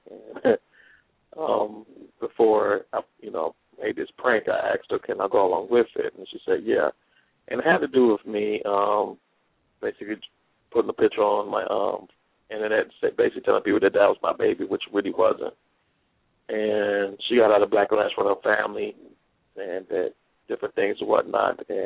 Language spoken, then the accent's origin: English; West Virginia, United States; now in Georgia, United States; Currently, I'm in Georgia right now, but I'm from West Virginia.